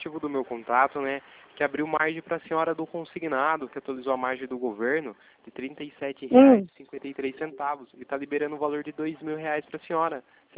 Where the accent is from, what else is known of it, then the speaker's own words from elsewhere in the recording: Itatiba, São Paulo, Brazil; eu sou daqui de Itatiba